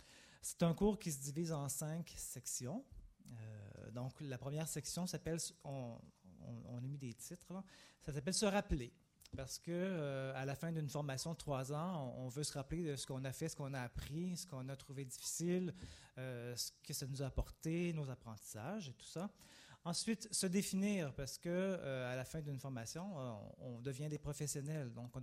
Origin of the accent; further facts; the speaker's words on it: Saint-Stanislas, Quebec, Canada; born there; Et moi, je suis né là, à Saint-Stanislas, sur le bord de la rivière Batiscan.